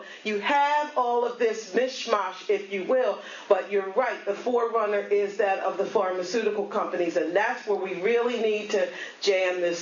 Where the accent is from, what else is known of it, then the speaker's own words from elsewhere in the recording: Wilmington, Delaware, United States; I'm from Wilmington, Delaware, the land of DuPont.